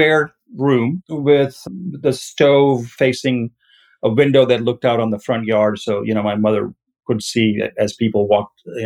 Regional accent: Mississippi, United States; I'm from Mississippi. I've been here since 92.

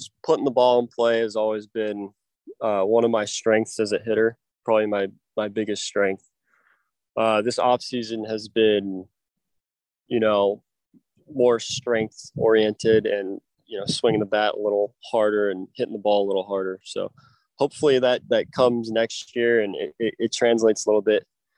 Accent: San Diego, California, United States; I grew up in California, San Diego, so kind of that beach guy.

